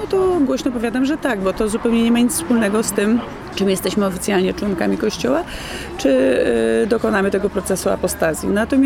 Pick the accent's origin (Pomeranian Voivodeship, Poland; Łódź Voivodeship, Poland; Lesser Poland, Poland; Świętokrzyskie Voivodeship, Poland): Świętokrzyskie Voivodeship, Poland; Sandomierz; pochodzę z Sandomierza, gdzie mam dom, mam mieszkanie w Warszawie, a najczęściej, jak zawsze powiadam, mieszkam w samochodach.